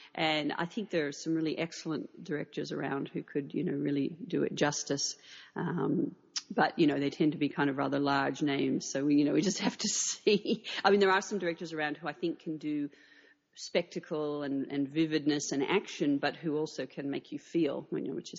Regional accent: Rocky Mountains, United States; in my childhood, I grew up partly in the Rocky Mountains, and, you know, there were a lot of hawks and eagles there

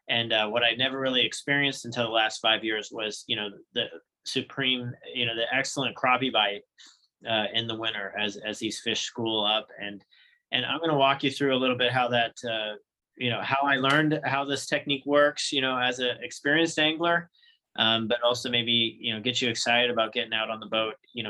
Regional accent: Macomb, Illinois, United States; also born or lived in Wichita / Denver; now in Lawrence, United States; I grew up in Macomb, Illinois, and then went to high school in Wichita, Kansas. So, and then after that, moved to Denver. So I've spent 10 or 15 years in Denver, and then 5 years ago moved to Lawrence, Kansas.

